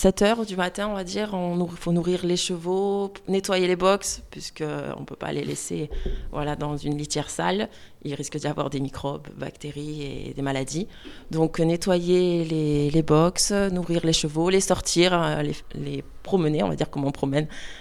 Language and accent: French; Marseille, Provence-Alpes-Côte d'Azur, France; je suis originaire de Marseille, mais je suis venue dans la région justement pour faire cette formation.